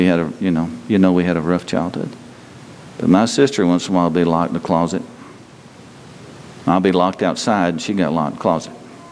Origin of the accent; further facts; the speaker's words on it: Texas, United States; Where I grew up in North Texas, you don't say, come on, you say, moan.